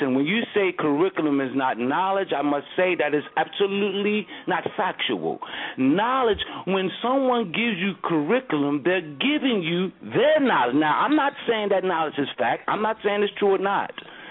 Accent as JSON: {"language": "English", "town": "Baltimore", "region": "Maryland", "country": "United States", "said": "Listen, I'm from Baltimore, guys."}